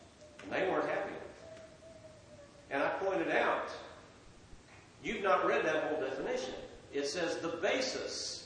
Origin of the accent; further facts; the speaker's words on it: Indiana, United States; born there; I was born in Indiana.